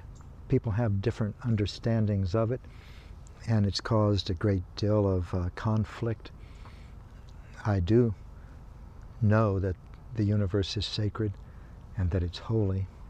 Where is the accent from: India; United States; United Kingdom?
United States; Kansas; By the way, I come from Kansas.